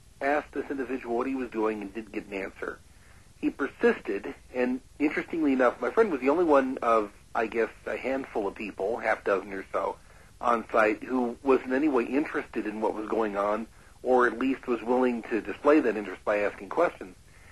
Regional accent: Payette, Idaho, United States; I'm a journalist from Payette, Idaho.

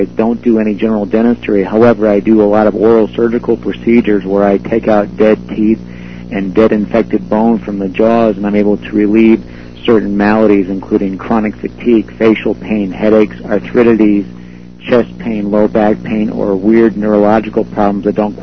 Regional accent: Michigan, United States; now in Reno, United States; I'm originally from Michigan. I'm living in Reno, Nevada now

